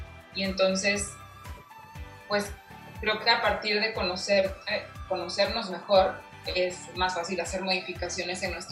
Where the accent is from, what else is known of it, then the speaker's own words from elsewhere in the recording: Guadalajara, Jalisco, Mexico; also born or lived in Monterrey; Bueno, pues, yo nací en Guadalajara hace 29 años, y desde chica crecí con toda esta información.